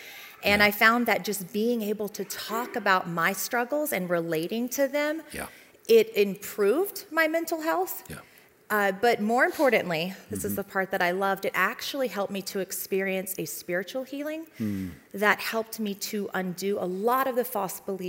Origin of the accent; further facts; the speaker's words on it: Mississippi, United States; So I grew up, I'm actually from Mississippi.